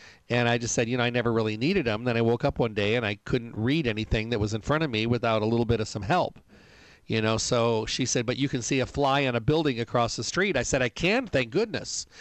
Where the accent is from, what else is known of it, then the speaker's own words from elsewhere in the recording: Midwest, United States; we were raised in the Midwest with gardens and greens